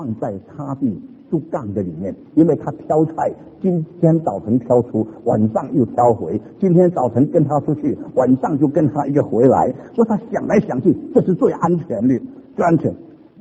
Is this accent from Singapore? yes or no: yes; Singapore; 有一次我小的时候在新加坡，